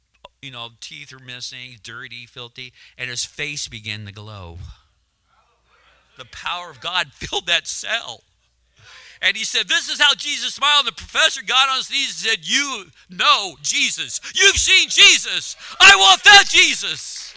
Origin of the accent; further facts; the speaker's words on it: California, United States; in California of all places, that's, in fact, I was raised in California, don't hold that against me, but I was under Ronald Reagan, so that's good.